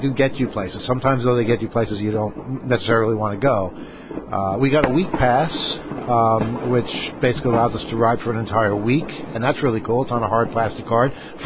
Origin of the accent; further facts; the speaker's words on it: New York, United States; I like it because, you know, I'm from New York and I like gritty cities